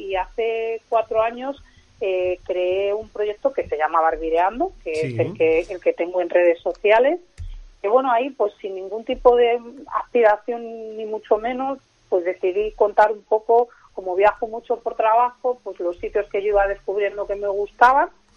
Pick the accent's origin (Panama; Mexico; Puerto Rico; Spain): Spain; Madrid, Community of Madrid; yo soy de Madrid, por parte de madre, con familia extremeña y de Córdoba, y por parte de padre, asturiano y de Madrid. O sea, que imagínate qué mezcla tengo.